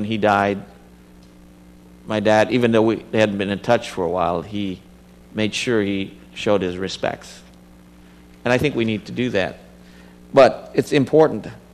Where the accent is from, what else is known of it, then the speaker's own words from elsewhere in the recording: Philippines; now in United States; Now, I came from the Philippines, and America, with all its challenges right now. I'm very grateful. I'm not trying to change America.